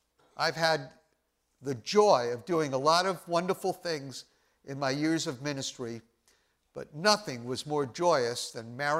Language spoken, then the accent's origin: English; Brooklyn, New York, United States; I would elaborate on that, but I'm from Brooklyn.